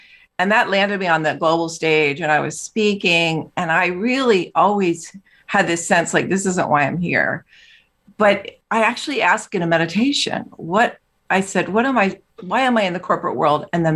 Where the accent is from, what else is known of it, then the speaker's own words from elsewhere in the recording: East Coast, United States; now in San Francisco, United States; I was from the East Coast, but we'd made our way out west in San Francisco.